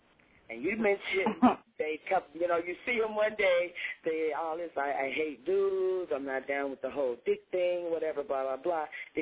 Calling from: Florida, United States; From Florida. Yeah, I'm calling from Florida.

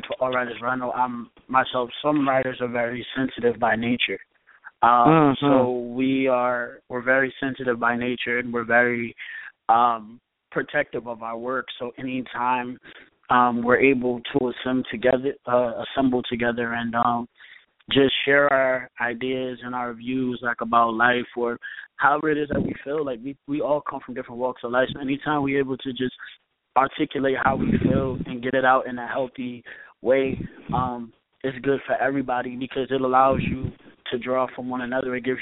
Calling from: Connecticut, United States; from Connecticut.

